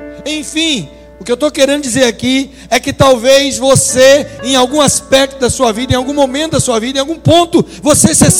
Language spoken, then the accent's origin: Portuguese; Rio de Janeiro, Brazil; Eu falei, eu sou carioca.